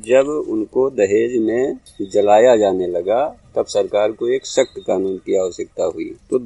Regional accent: Raniyapur, Uttar Pradesh, India

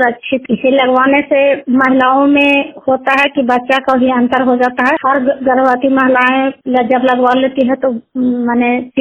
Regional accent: Mahkar, Bihar, India; मेरा गांव महकार हुआ थाना चंडी है।

